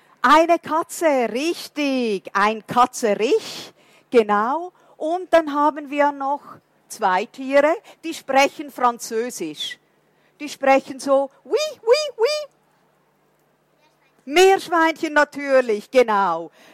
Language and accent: German; Portugal; German is a second language; also ich bin Portugiesin.